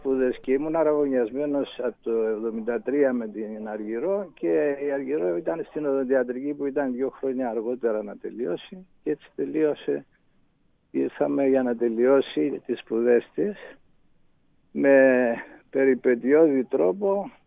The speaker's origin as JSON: {"language": "Greek", "town": "Agios Georgios Soleas", "region": "Nicosia District", "country": "Cyprus", "tie": "born or raised there", "said": "Κατέλαβαν και το Άγιο Γεώργιο το χωριό μου και γίναμε όλοι πρόσφυγες και η σύζυγος το ίδιο."}